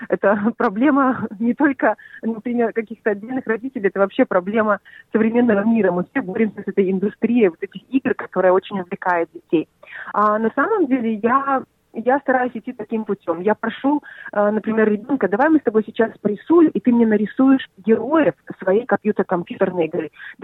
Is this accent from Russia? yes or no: no; Belarus; moved away as an adult; now in Australia; Я приехала из Беларуси. Мы уже живем 15 лет в Австралии. Приехали в 2008 году.